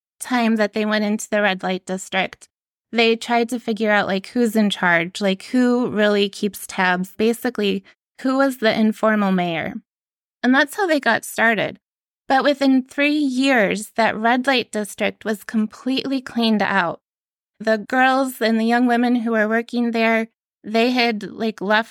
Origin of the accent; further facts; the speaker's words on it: Michigan, United States; I'm from Michigan, so driving in the winter, unfortunately, sometimes your car can slide off the wintry road into a snowdrift.